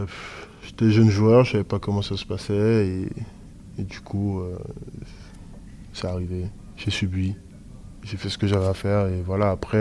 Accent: Guadeloupe, France; moi j'ai grandi en Guadeloupe où les joueurs ne sont pas payés et je connaissais que la Guadeloupe, quoi.

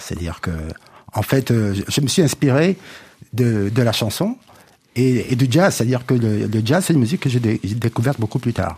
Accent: Cameroon; born there; moved away; j'étais en tournée avec … justement, au Cameroun. Et ça faisait longtemps que je n'avais pas été dans mon pays natal

